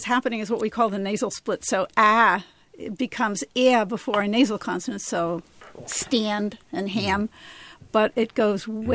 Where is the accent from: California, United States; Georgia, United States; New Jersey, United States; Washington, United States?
New Jersey, United States; I mean, I don't think most people can tell I'm from New Jersey.